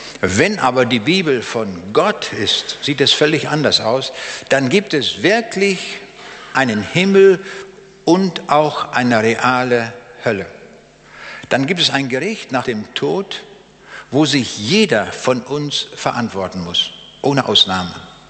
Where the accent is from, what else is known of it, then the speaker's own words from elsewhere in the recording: Braunschweig, Lower Saxony, Germany; Ich komme aus Braunschweig Wo liegt Braunschweig?